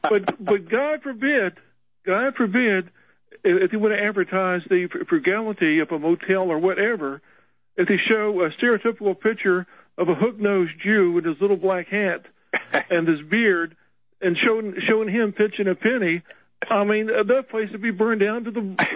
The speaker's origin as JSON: {"language": "English", "country": "Ireland", "said": "And, you know, I'm Irish, so I can appreciate"}